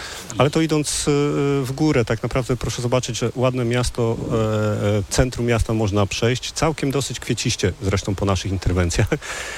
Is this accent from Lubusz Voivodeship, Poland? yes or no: yes; Zielona Góra, Lubusz Voivodeship, Poland; ja tutaj się urodziłem, w tym mieście się urodziłem, tutaj się wychowałem, tutaj w tym mieście także uczyłem się, studiowałem